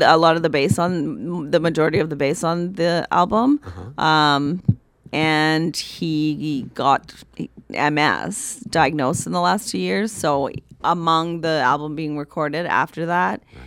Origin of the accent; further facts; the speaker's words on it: Canada; We We are Canadian.